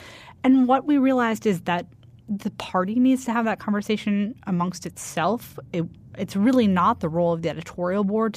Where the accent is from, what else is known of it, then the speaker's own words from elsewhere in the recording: Midwest, United States; I was raised by Republicans, and I come from the Midwest